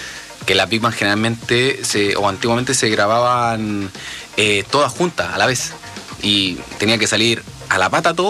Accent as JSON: {"language": "Spanish", "town": "Conchalí", "region": "Santiago Metropolitan Region", "country": "Chile", "said": "Yo vengo de Conchalí, de una comuna, no digamos ultra pobre, pero tampoco digamos ultra rica tampoco, ¿cachai?"}